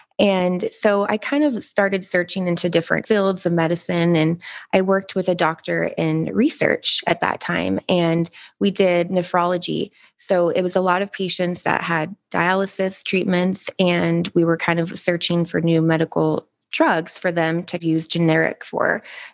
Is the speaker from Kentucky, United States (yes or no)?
yes; Kentucky, United States; I originally got my bachelor's in journalism and I grew up in Kentucky.